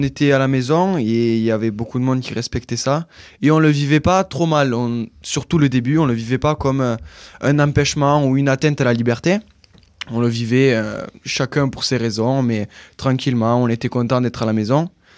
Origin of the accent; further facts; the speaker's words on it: Italy; En plus, je suis italien, donc parler avec les mains, les gestes, on se tapote les épaules, tout ça.